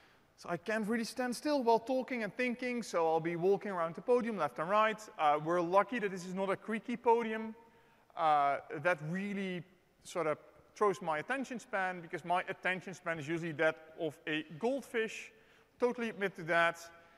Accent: Netherlands; English is a second language; So I'm from the Netherlands.

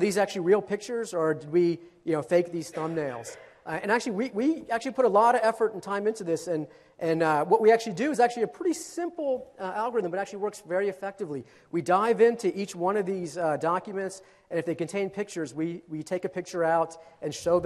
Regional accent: Norway; I'm actually from Norway

